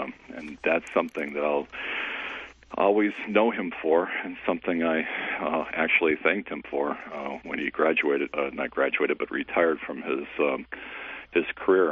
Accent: Detroit, Michigan, United States; Well, sure. Yeah, we grew up on the Lower East Side, and through the 60s and early 70s, and it was a wonderful, almost idyllic sort of childhood

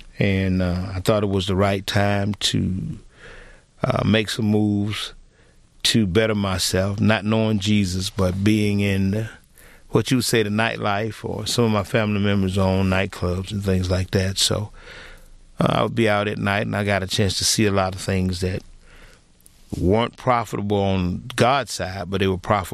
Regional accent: Atlanta, Georgia, United States; Okay, I was born in Atlanta, Georgia, in the inner city of Atlanta, Georgia.

